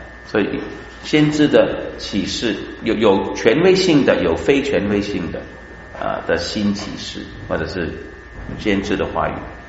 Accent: China; 但是呢巴特我们中国人中间也有一些是不合乎圣经的离经的教导，这样讲比较稳妥一点。

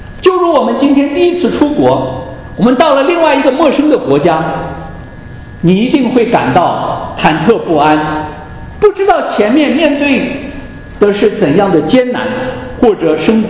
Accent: China; 就像我们中国人讲的这个绝后了，没有后代留下来。

